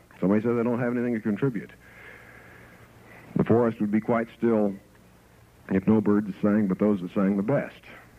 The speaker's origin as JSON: {"language": "English", "region": "Kansas", "country": "United States", "said": "I'm from Finney County, Kansas, originally."}